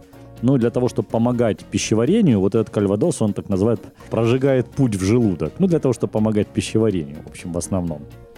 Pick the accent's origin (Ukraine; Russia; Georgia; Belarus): Ukraine; Luhansk, Luhansk Oblast; moved away as an adult; also born or lived in Dnipro; именно в Днепр мы поехали сразу из Луганска, когда в 2014 году начались события.